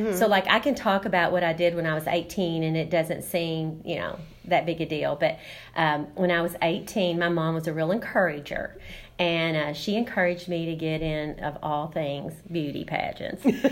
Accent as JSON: {"language": "English", "town": "Owensboro", "region": "Kentucky", "country": "United States", "said": "I was from Owensboro, Kentucky"}